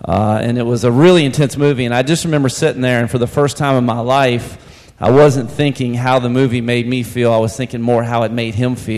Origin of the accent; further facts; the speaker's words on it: Virginia, United States; And I grew up born and bred in the Shenandoah Valley. I've been here my entire life. Went to high school here, went to college here, went to grad school here. The only time I've ever left was when I spent 8 years in Lexington, Virginia, working at VMI.